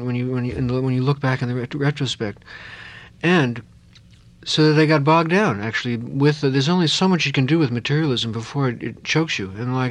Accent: New York, United States; it was New York, you know, and I'm from New York, one knew Frank O'Hara and John Ashbery and Kenneth Koch

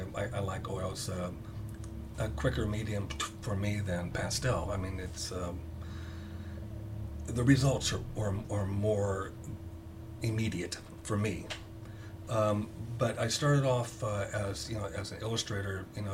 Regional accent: Omaha, Nebraska, United States; born there; also born or lived in Kansas City / Denver, Colorado / California; Well, I was born in Omaha, Nebraska, okay. Kansas City. Denver, Colorado, California, and a lot of different states. We moved every 2 years

